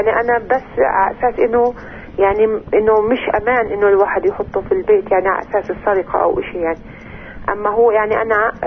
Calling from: Hebron, Hebron Governorate, Palestine; من الخليل.

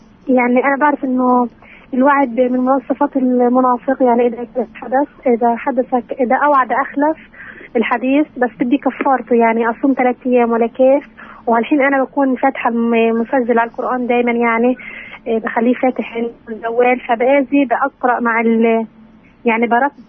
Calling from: Rafah, Gaza Strip, Palestine

